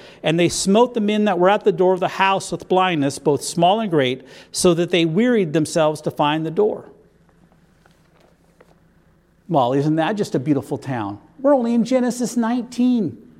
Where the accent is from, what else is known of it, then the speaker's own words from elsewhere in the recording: North Dakota, United States; now in Seattle, United States; I grew up in North Dakota, so how would I? We didn't really have that kind of a problem. See, I didn't understand back then when we moved out here, Seattle was not the Emerald City, it was the Queen City.